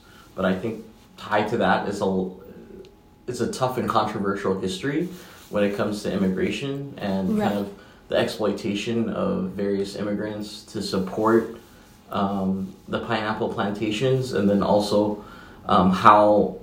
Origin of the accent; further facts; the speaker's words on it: Hawaii, United States; Yeah, I still primarily identify myself as Native Hawaiian, but I'm also Chinese and Filipino as well.